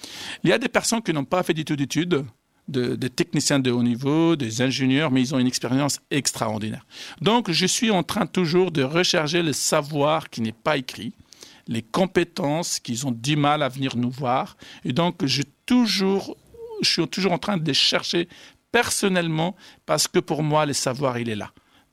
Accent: France; je suis français, de formation française

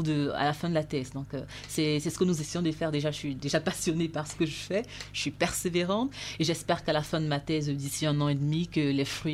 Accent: Cameroon; vu que je suis originaire du Cameroun

